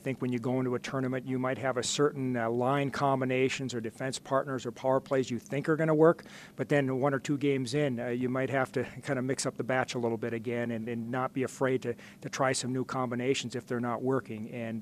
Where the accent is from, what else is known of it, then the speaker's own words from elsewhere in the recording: Grand Rapids, Minnesota, United States; I was fortunate growing up in Grand Rapids that we had tremendous coaches